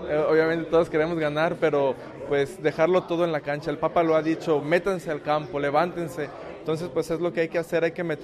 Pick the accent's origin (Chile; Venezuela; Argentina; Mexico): Mexico; Guadalajara, Jalisco; soy de México, de la ciudad de Guadalajara.